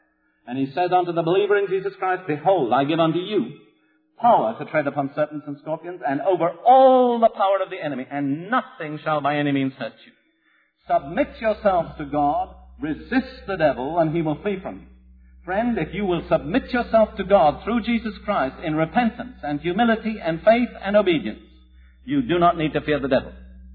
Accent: United Kingdom; Now, I can say this, I'm British, I'm not American.

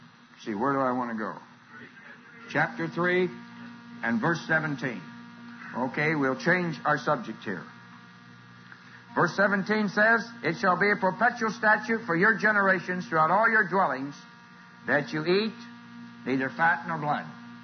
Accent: Springfield, Illinois, United States; also born or lived in California; I was raised in Springfield, Illinois, and I was not aware of the abomination that went on in the South up until the last few years.

